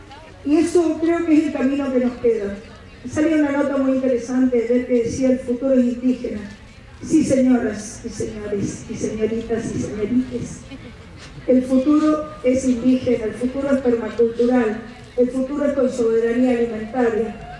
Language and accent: Spanish; Mendoza, Argentina; de Mendoza, de muchos espacios